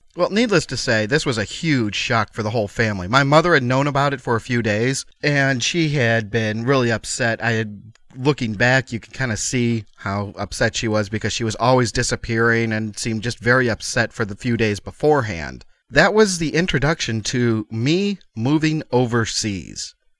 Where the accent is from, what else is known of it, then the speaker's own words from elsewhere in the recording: Chicago, Illinois, United States; And I was born and raised in Chicago. I mean, to this point, the furthest I'd been had been California, and that was on a family vacation